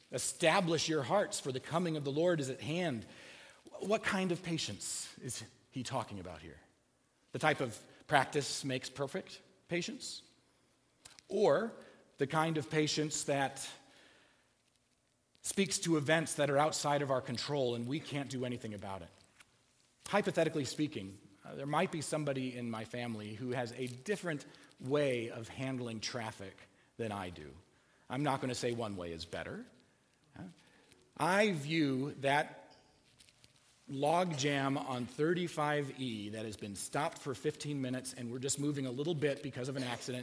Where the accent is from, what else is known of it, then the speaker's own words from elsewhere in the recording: Illinois, United States; You know, I'm from Illinois, and we farm there. Soy, corn, and wheat.